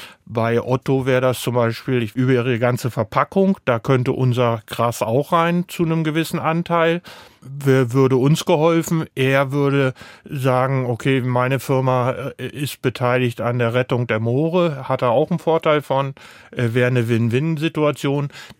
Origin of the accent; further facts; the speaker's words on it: Germany; born there; ich komme gebürtig aus dem Harzvorland.